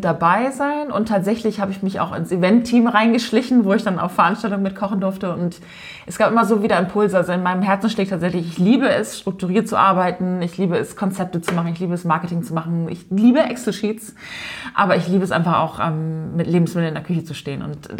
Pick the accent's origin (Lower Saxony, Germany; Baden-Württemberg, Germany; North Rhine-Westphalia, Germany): Lower Saxony, Germany; ich komme aus Ostfriesland